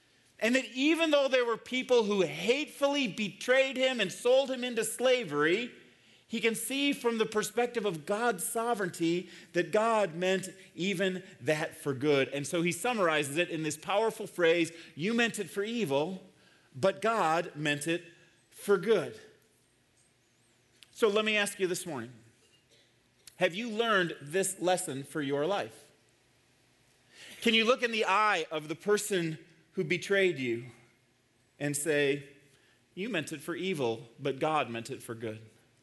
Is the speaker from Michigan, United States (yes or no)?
no; Glendale Heights, Illinois, United States; He grew up in Wheaton, Illinois, which is just a stone's throw from where I grew up in Glendale Heights, Illinois.